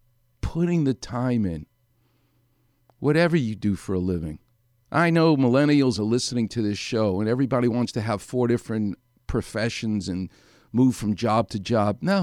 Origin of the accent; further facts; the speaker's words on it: Queens, New York, United States; Because he's from Brooklyn. I'm from Queens. We speak a little bit better than people from Brooklyn.